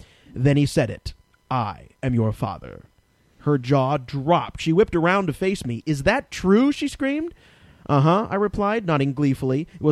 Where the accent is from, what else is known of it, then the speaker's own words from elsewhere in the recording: Australia; now in Japan; I'm Australian, but have been living in Japan for the last 7 years